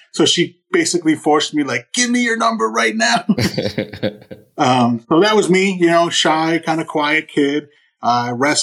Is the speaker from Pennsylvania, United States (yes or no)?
yes; Pennsylvania, United States; So I grew up in Pennsylvania. So my family's still in PA. I'm PA raised.